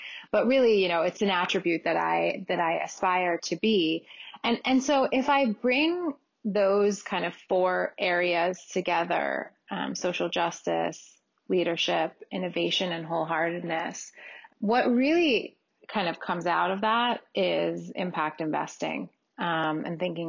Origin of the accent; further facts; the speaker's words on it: New York City, New York, United States; So I grew up in New York City. My parents are artists. I have family history of public service on both sides, one side in Africa in the health space, the other side in American politics.